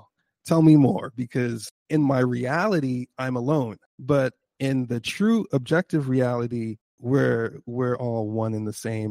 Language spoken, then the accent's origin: English; Jamaica; also born or lived in United Kingdom; now in United States; You're coming from the UK, now you're growing up in Jamaica. Okay, you got to speak like a Jamaican.